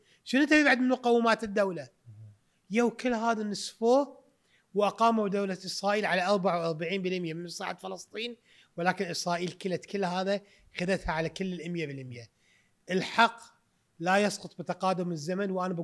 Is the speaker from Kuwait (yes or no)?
yes; Kuwait; قلت له انا من الكويت